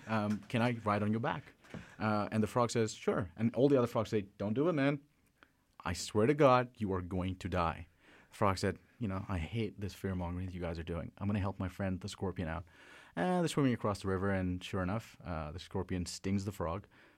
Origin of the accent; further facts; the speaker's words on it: Bangalore, Karnataka, India; I was born and raised in South India. The city that I spent most of my life in growing up was the city of Bangalore, which is in the Indian state of Karnataka in South India. And the language that we speak there is Kannada.